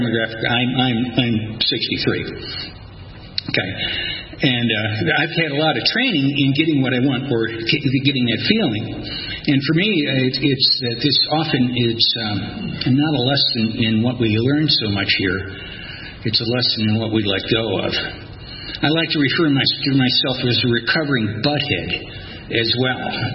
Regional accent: Cleveland, Ohio, United States; accent: Midwestern; moved away as an adult; also born or lived in New England; now in Atlanta, United States; Now, I'm originally from Cleveland, Ohio. All right, and I moved to New England in 1978, and in 1992 I moved to Atlanta. Okay, as some people say, I have a Midwestern accent.

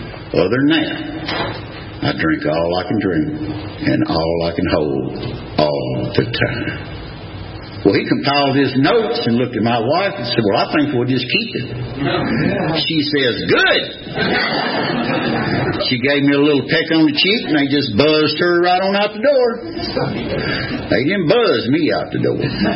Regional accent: Tennessee, United States; I come from a long line of visionaries. Like I said, I'm from Tennessee.

